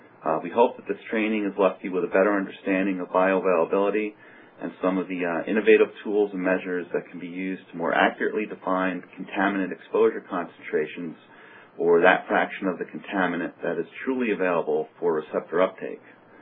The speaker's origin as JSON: {"language": "English", "region": "New Jersey", "country": "United States", "said": "Again, I'm from New Jersey, so I wasn't actively involved with this case."}